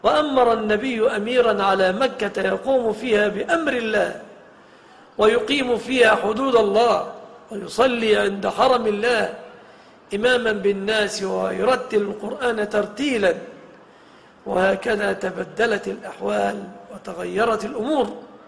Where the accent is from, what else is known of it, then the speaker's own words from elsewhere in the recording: Egypt; باللفظة العامية التي نقولها نحن في بلادنا مصر